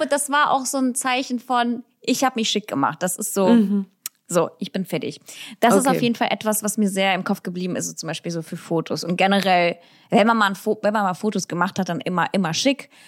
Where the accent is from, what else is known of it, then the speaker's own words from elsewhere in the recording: Russia; German is a second language; now in Germany; verstanden, dass Kleidung oder wie man sich kleidet in Russland eigentlich wichtig ist. Also zumindest da, wo ich aufgewachsen bin